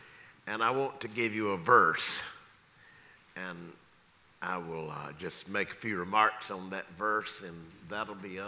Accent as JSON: {"language": "English", "town": "Lumberton", "region": "North Carolina", "country": "United States", "tie": "born or raised there", "said": "I was in my hometown in Lumberton, North Carolina, many years ago"}